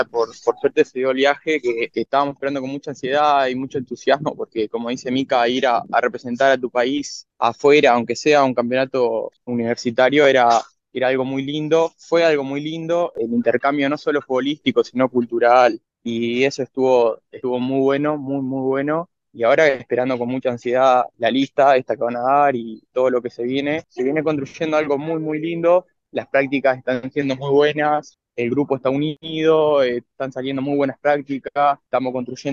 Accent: Bella Unión, Artigas, Uruguay; moved away as an adult; now in Montevideo, Uruguay; Yo soy oriundo de Bella Unión, toda mi vida viví en Bella Unión. Me vine a estudiar a Montevideo en el 2018

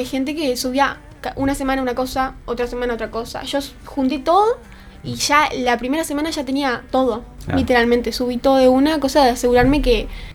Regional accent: Rocha, Uruguay; now in Montevideo, Uruguay; Me vine a Montevideo porque mi carrera no está en el interior. Yo soy del interior, soy de Rocha.

